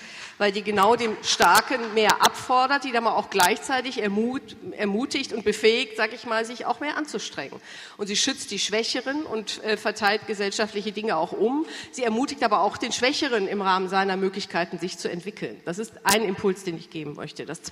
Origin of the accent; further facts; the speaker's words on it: Rhineland, Germany; und ich bin auch Rheinländerin